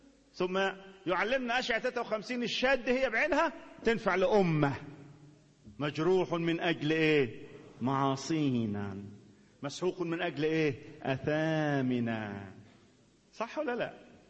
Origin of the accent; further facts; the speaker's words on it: Upper Egypt, Egypt; الدم عندنا في الصعيد عمره ما ينضار مية